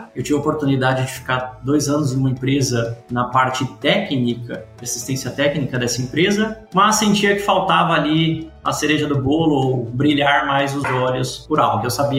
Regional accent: Maringá, Paraná, Brazil; Eu sou natural de Maringá, no Paraná, nascido, criado e vivido.

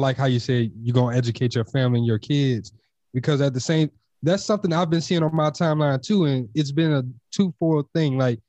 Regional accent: Louisiana, United States; I'm originally from Louisiana, though, so...

